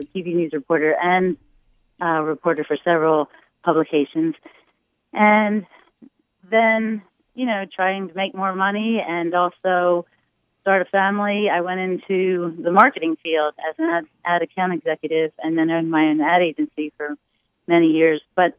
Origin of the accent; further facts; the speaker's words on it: Baltimore, Maryland, United States; So I'm actually in the Delaware Diocese, even though I live in Maryland. I grew up in Baltimore, Archdiocese of Baltimore.